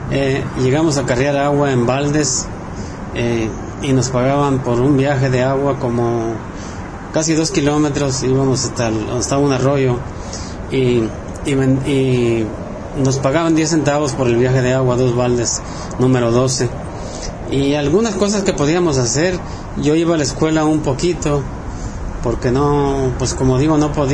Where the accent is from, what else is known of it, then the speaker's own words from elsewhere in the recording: Bacadehuachi, Sonora, Mexico; born there; Yo nací en México, en Bacadehuachi, el pueblo se llama Bacadehuachi, Sonora. Está para el este de Hermosillo, cerca de la línea con Chihuahua.